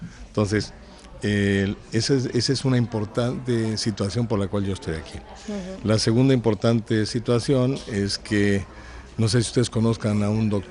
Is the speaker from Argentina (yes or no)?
no; Mexico; born there; Yo, mis padres... eran españoles, yo nací en México por azares de la vida